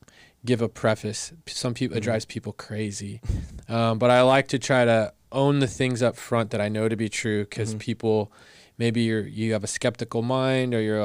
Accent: Arizona, United States; now in Bakersfield, United States; You would think growing up in Arizona, easy.

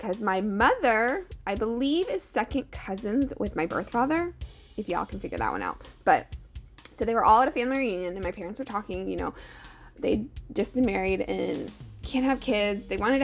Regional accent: California, United States; also born or lived in Philippines; I was born in the Philippines, moved to the States because my dad was in the military. My birth father was in the military. And then we ended up in California.

